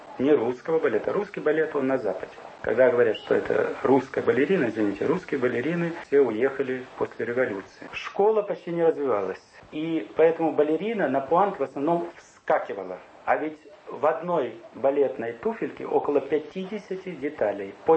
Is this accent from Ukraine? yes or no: yes; Ukraine; поскольку я упрямый украинец